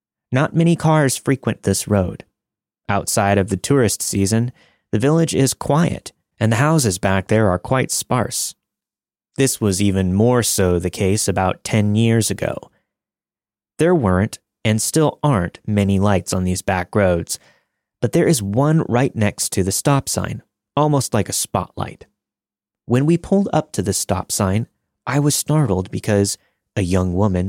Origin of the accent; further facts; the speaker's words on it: Sleepy Hollow, New York, United States; I grew up in Sleepy Hollow, New York, home of the Headless Horseman and allegedly a number of other hauntings.